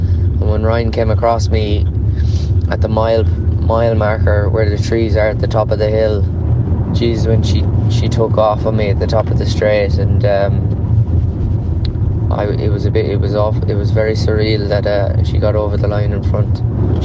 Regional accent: Corofin, Ireland; I grew up in Corrifin. It's a very popular football in part of the country.

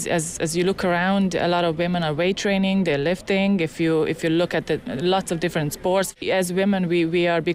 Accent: Hungary; English is a second language; now in Crosshaven, Ireland; I come from Crosshaven, County Cork, and I'm Hungarian originally.

